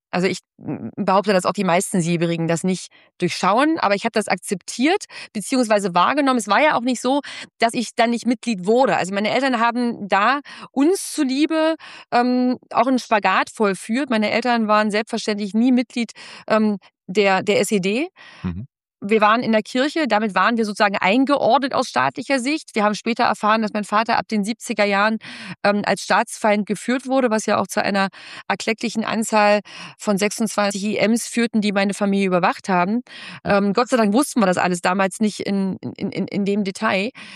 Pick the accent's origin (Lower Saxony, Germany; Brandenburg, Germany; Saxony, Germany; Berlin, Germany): Brandenburg, Germany; Schwarzheide; ich bin zwar in Schwarzheide zur Schule gegangen, aber emotional bin ich an der Ostsee groß geworden.